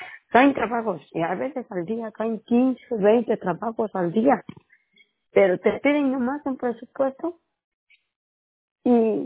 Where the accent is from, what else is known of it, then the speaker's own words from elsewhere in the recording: Oaxaca, Mexico; yo soy de una, de un pueblito de la, del estado de Oaxaca, de la de México.